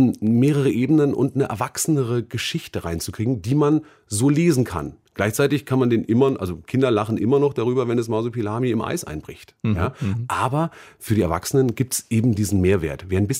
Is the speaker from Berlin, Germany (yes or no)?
yes; Berlin, Germany; da sind wir Berliner doch schon genug gelobt